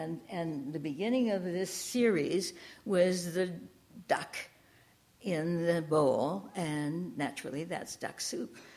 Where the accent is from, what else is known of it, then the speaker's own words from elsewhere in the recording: Austin, Minnesota, United States; I went to high school in Austin, Minnesota, which is otherwise known as Spamtown, and that's why it's homemade soup.